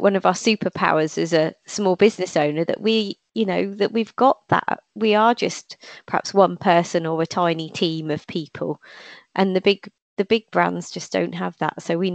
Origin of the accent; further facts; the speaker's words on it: East of England, United Kingdom; accent: Norfolk; I got used to hearing my Norfolk accent, which still at times makes me cringe now and again when something comes out that sounds so Norfolk.